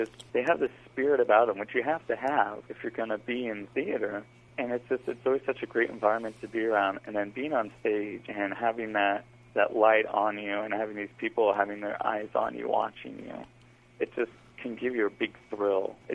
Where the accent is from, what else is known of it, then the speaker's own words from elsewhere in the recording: Santa Rosa, California, United States; Well, I grew up in Santa Rosa. I've moved around a few times, but I've always stayed in Santa Rosa.